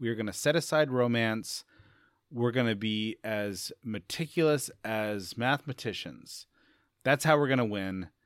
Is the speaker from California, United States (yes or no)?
yes; California, United States; But you and I grew up in the Bay Area, and we both knew that more people hated Billy Beane than loved him.